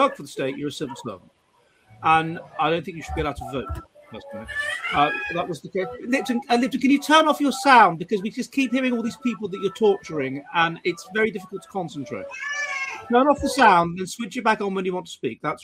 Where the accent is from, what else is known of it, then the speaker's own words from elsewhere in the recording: London, United Kingdom; Londoners I come from London.